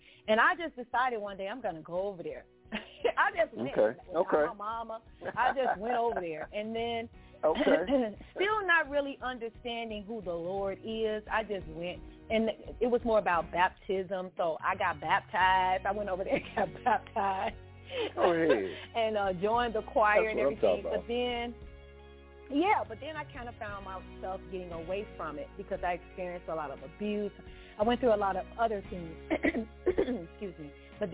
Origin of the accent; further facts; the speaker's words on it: Mississippi, United States; born there; and I was born in Mississippi. So we only went to church every third Sunday.